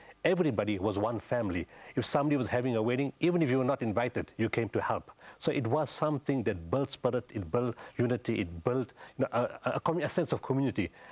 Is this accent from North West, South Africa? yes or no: yes; Potchefstroom, North West, South Africa; In the Northwest, in a town called Potchefstroom. Very small place, but it was a wonderful place. It still is a wonderful place. And we grew up in an extended family. Grandfather, uncles, brothers, sisters, families all living together in one big yard.